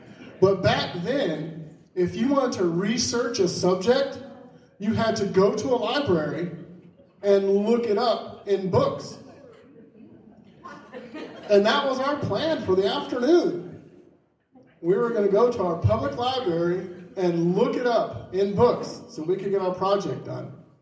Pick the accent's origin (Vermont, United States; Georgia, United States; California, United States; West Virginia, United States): Georgia, United States; So, as a kid growing up in Southeast Georgia, I was a bit odd.